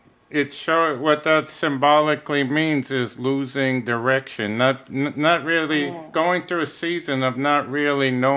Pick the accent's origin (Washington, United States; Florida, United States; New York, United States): New York, United States; Brooklyn; born there; I was born in Brooklyn.